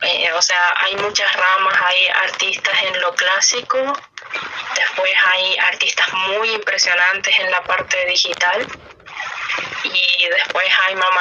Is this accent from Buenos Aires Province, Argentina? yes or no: no; Formosa, Argentina; also born or lived in Corrientes; Mi papá trabaja en Formosa. Yo nací en Corrientes, pero me crié en Formosa.